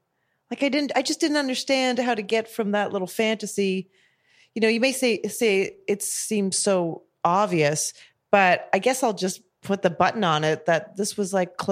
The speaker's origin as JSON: {"language": "English", "town": "Calgary", "region": "Alberta", "country": "Canada", "tie": "born or raised there", "said": "I grew up in Calgary."}